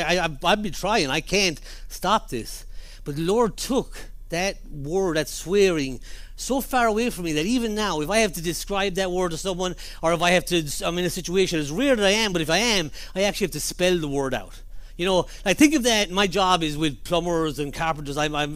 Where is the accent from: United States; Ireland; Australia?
Ireland; I was brought up in Ireland